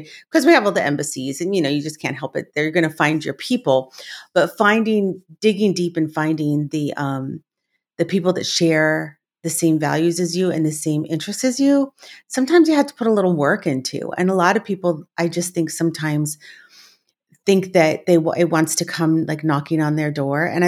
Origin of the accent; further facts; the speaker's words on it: California, United States; I'm from the Los Angeles area, from specifically Orange County.